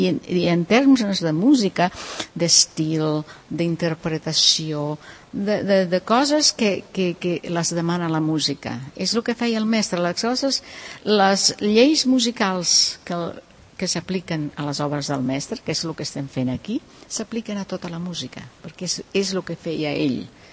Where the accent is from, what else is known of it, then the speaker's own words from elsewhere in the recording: Puerto Rico; Jo era violoncelista, una noieta de Puerto Rico, que tenia talent, que havia enviat als Estats Units.